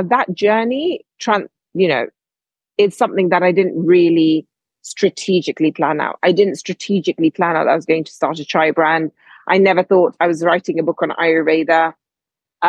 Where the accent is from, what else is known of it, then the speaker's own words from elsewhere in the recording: London, United Kingdom; I was moving back to my home country. I was from London and I am in London now, but I was moving back because I was living abroad for a few years.